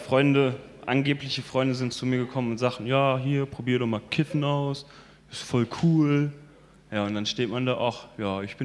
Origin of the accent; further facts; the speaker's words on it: Schwelm, North Rhine-Westphalia, Germany; born there; also born or lived in Ennepetal / Wuppertal; now in Hückeswagen, Germany; geboren bin ich ursprünglich in Schwelm, habe dann in Ennepetal gewohnt und meine letzten 4 Jahre, bevor ich nach Hückeswagen kam, habe ich in Wuppertal gewohnt.